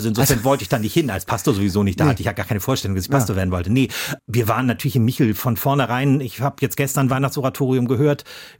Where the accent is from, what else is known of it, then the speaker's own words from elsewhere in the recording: Hamburg, Germany; Mich reizt nach wie vor da, wo ich groß geworden bin, im Norden Hamburgs, also da, wo die Alster sehr flach und sehr schmal ist.